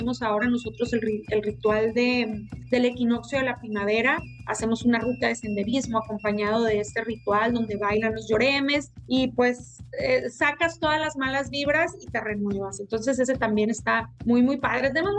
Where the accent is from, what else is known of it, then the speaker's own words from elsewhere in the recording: Los Mochis, Sinaloa, Mexico; Los Mochis es una ciudad del norte del país. Estamos en el norte del estado de Sinaloa. Somos el municipio de Ahome y Los Mochis, pues, es la ciudad de este bello municipio